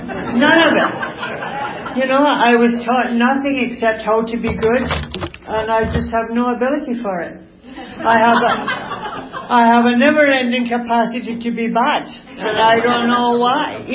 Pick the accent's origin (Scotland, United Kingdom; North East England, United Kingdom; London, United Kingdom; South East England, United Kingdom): Scotland, United Kingdom; Glasgow; born there; I was born in Glasgow, Scotland. I'm an Irish Scot, you know, part Irish, part Scots.